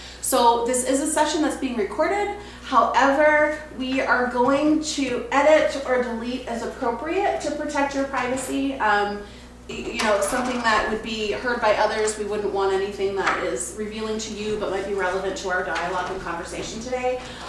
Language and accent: English; Florida, United States; also born or lived in Fargo, North Dakota; So I come from Florida originally, so going to North Carolina is taking me closer back home, but here I'm by way of a three-day drive from Fargo, North Dakota.